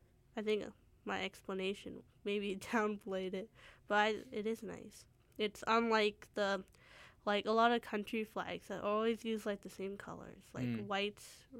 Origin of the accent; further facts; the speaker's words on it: Surrey, British Columbia, Canada; I grew up in Surrey, and that's where my riding is, and that's where I would vote.